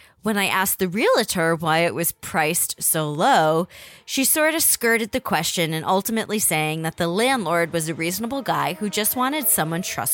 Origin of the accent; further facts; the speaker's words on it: Boston, Massachusetts, United States; I'm from Boston, and I'm lucky to have a lot of friends here